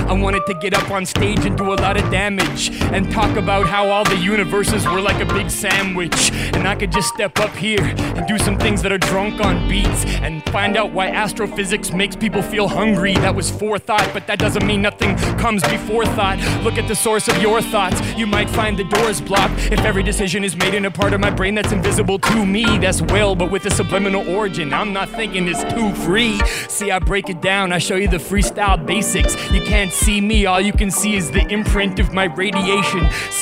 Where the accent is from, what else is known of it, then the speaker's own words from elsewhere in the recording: Western Canada, Canada; Now, I'm from Western Canada.